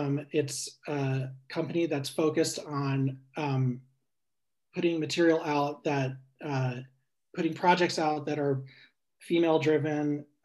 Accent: London, United Kingdom; born there; I have a British passport because I was born in London.

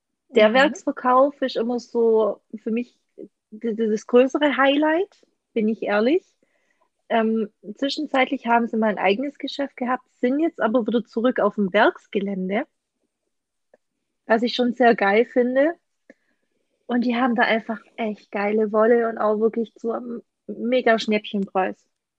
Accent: Baden-Württemberg, Germany; Und jeder, wo mal hier bei uns im Schwabenland ist, sollte da eigentlich vorbeischauen.

